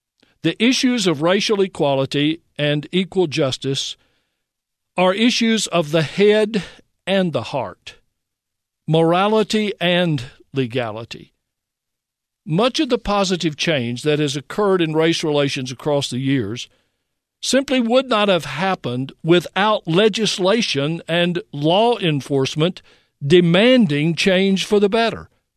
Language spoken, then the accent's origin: English; Tennessee, United States; growing up in West Tennessee